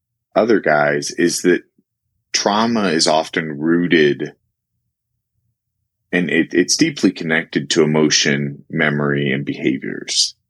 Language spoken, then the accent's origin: English; Illinois, United States; I grew up in Illinois, so I always attributed a lot of like scary emotions to big thunderstorms.